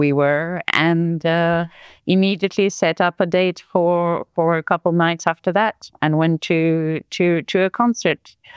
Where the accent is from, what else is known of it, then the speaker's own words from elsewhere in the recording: France; English is a second language; now in Palma, Spain; I'm calling from Mallorca, from Palma de Mallorca. I'm actually French. And after a few years and visiting different countries, I've settled on this beautiful island.